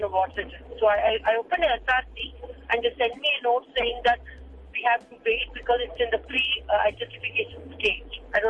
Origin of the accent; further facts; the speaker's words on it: India; I'm from India.